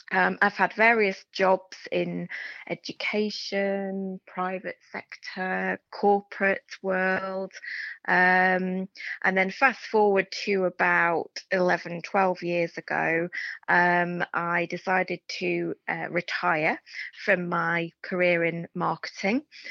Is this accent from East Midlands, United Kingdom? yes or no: no; East of England, United Kingdom; born there; also born or lived in Scotland; I'm an Essex girl. There you go. I was born in Essex. However, we only lived there for a year. Mm-hmm. So we moved around the country quite a bit with my dad's business. So I've lived in Scotland, in England, lived abroad.